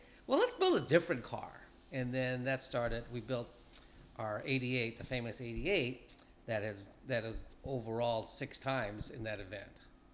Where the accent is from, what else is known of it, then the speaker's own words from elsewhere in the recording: Hollywood, California, United States; My parents moved down to Hollywood, California when I was an infant. So that's where I grew up in Hollywood.